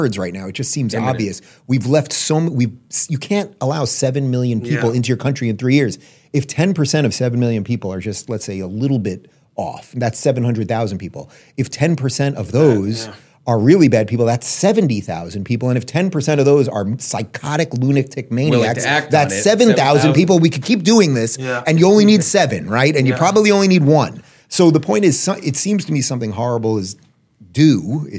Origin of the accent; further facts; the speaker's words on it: New York, United States; moved away as an adult; also born or lived in California; now in Florida, United States; born and bred in New York, lived there most of my life, and then did 8 years in Cali and now being in the free state of Florida